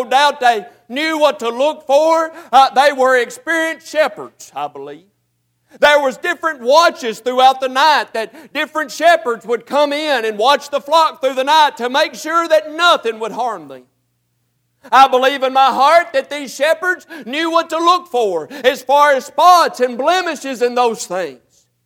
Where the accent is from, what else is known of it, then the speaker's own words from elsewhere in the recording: Lebanon, Tennessee, United States; born there; I was born in Lebanon, Tennessee, the best that I've been told, in a hospital that was clean.